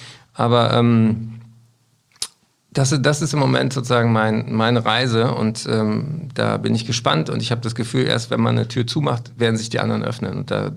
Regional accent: Berlin, Germany; Da spiele ich in meiner Heimatstadt im Tempodrom.

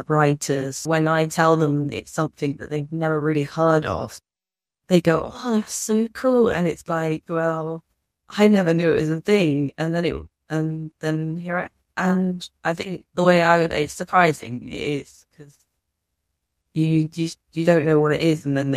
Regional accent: London, United Kingdom; As I said, I'm from London. I recently moved

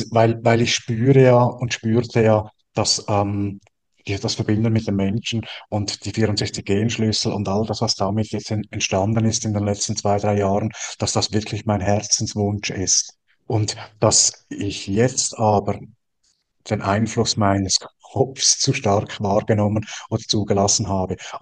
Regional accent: Switzerland; ich bin Schweizer

